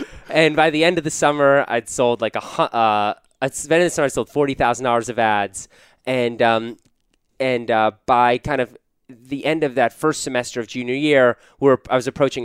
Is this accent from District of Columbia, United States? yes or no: yes; Washington, District of Columbia, United States; Well, I grew up in Washington, D.C., and I just thought it was so different.